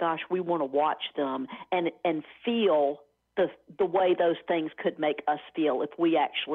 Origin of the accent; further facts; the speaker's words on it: Memphis, Tennessee, United States; Memphis, Tennessee.